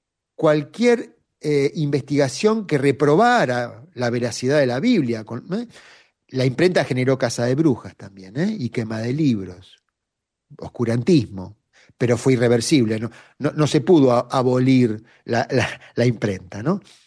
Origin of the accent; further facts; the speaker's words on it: Argentina; ciertas descripciones de nuestra historia como país, Argentina, de la historia del mundo, ya no nos convencen.